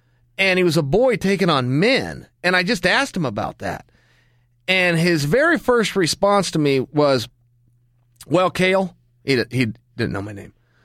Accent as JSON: {"language": "English", "town": "Stillwater", "region": "Oklahoma", "country": "United States", "said": "I come from Stillwater, Oklahoma. Everybody's an Olympic champion."}